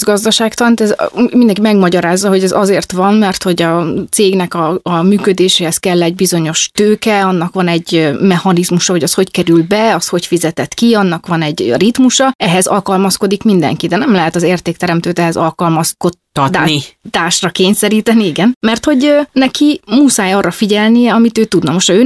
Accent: Hungary; Igen, hogy eljöttek Romániából, és feláldozták a saját karrierjüket azért, hogy én itt magyarként itt teljesedjek ki.

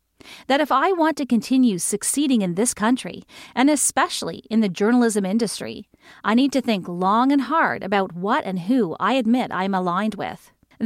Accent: Morocco; moved away as an adult; now in Canada; When I immigrated from Morocco roughly 20 years ago, I studied at Montreal's Concordia University and made friends of different ethnicities and faiths.

